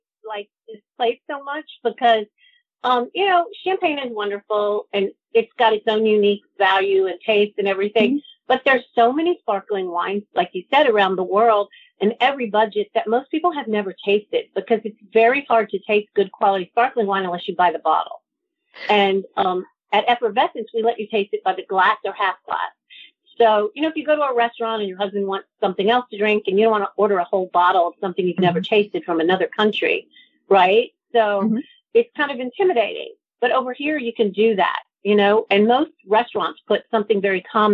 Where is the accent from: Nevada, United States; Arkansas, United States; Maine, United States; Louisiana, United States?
Louisiana, United States; Mooreville; also born or lived in Lake Charles, United States; I was born in Lake Charles. I didn't live there very long. My parents moved, but their family settled in Mooreville, Louisiana. It's kind of in northern Louisiana, near Marksville.